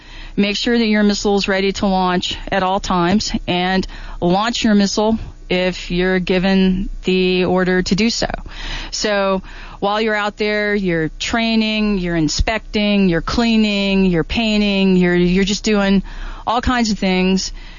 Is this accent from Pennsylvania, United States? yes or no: no; Virginia, United States; No, I'm originally from Virginia.